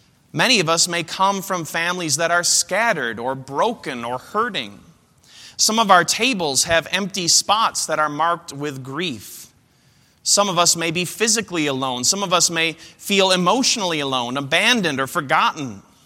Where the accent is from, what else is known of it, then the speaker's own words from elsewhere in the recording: Michigan, United States; I grew up in Western Michigan. My mom always listened to one Christian radio station whenever she was in the car.